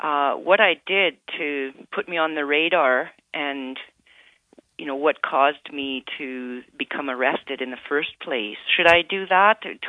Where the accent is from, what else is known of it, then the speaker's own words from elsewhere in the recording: Canada; And I was born and raised in Canada.